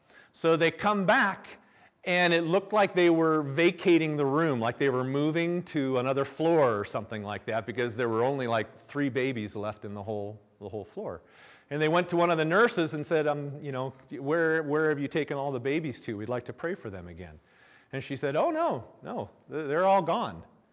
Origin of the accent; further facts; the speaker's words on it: United States; because I'm American and we don't do this here.